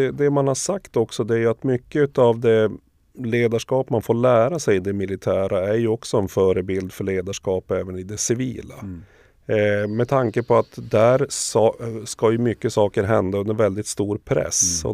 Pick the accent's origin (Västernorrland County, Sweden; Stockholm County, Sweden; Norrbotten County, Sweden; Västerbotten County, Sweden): Norrbotten County, Sweden; Boden; Som född och uppvuxen i Boden så var ju karriären ganska utstakad från början